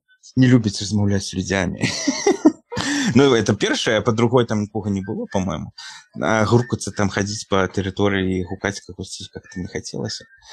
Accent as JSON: {"language": "Belarusian", "town": "Maladzyechna", "region": "Minsk Region", "country": "Belarus", "lives_now": "Zaslawye, Belarus", "said": "Ну, я просто зараз жыву ў Заслаўі, мы пасля вяселля з жонкай мы перабраліся ў Заслаўе, бо я на Радашкоўіча, я з Маладзечня, мы такую сярэднюю кропку выбралі."}